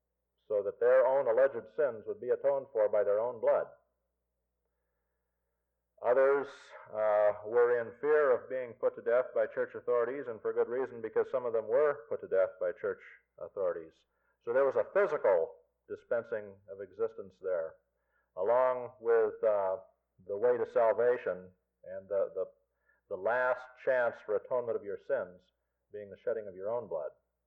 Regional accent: the West, United States; And this is what explains the big phenomenon of what we know out in the West. I grew up in the West.

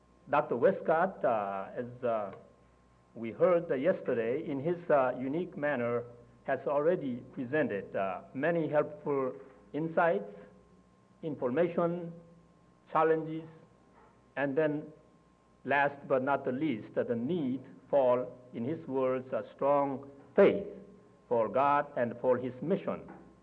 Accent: South Korea; since my topic does not include my home country and my home church, Korea

